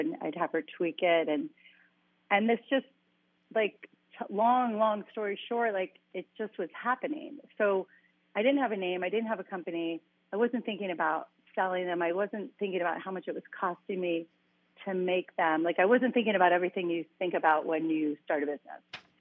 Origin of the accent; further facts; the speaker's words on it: Ohio, United States; I'm from Ohio, didn't know that the garment district even existed.